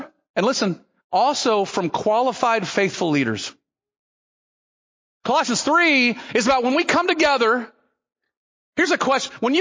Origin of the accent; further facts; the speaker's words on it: the South, United States; now in West, United States; Much more independent than when I grew up in the South. The South was very churchy.